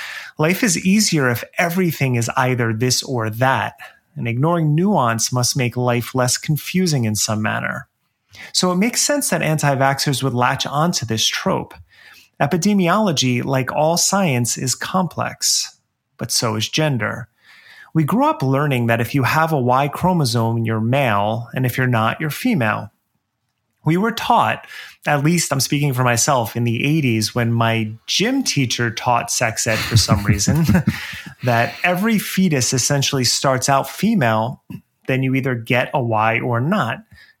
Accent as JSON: {"language": "English", "region": "New Jersey", "country": "United States", "tie": "born or raised there", "said": "who's running for Congress close to where I grew up in New Jersey"}